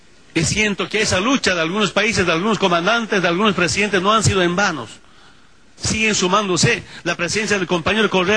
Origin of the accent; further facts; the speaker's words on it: Bolivia; el otro crecimiento económico en mi país. Los economistas me dicen, Bolivia apenas ha tenido siempre como 700, 800 millones de reservas internacionales.